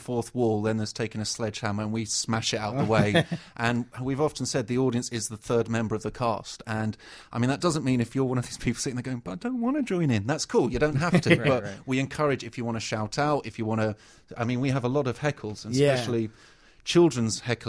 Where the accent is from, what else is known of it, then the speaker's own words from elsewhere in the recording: United Kingdom; I mean, I'd love to say yes, because, you know, we're British and we like to claim ownership.